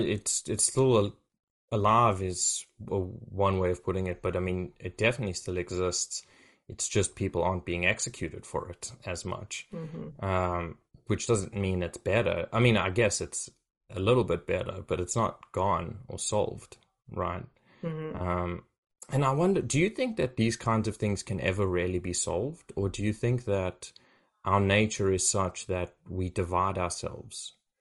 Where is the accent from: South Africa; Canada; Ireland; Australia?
South Africa; And I'm from South Africa